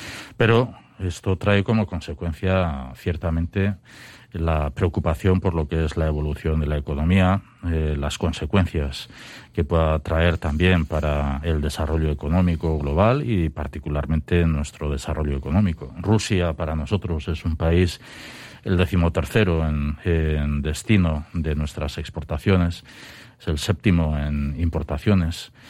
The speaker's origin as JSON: {"language": "Spanish", "region": "Basque Country", "country": "Spain", "said": "Es una máxima que nosotros tenemos como pueblo vasco de ofrecer lo que nos gustaría recibir"}